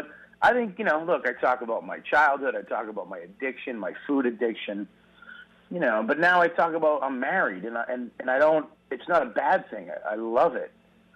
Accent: Boston, Massachusetts, United States; accent: Boston mixed with New York; You can tell where I come from because of my crappy Boston accent mixed with some high-bred New York accent.

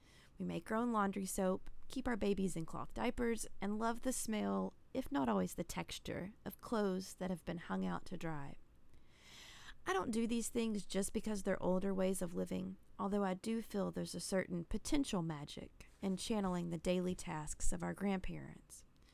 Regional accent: Arkansas, United States; going to get to write a regular column for my hometown local newspaper, I felt incredibly honored. The Post-Dispatch is the oldest weekly newspaper in Arkansas

